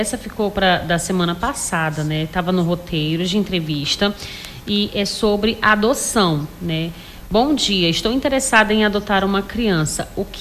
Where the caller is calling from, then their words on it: Cruzeiro do Sul, Acre, Brazil; Sou de Cruzeiro do Sul.